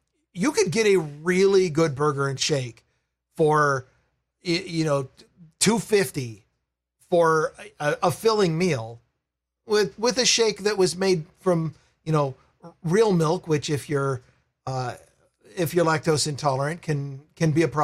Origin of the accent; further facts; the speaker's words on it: Vancouver, Washington, United States; I grew up in Vancouver, Washington, so they were there.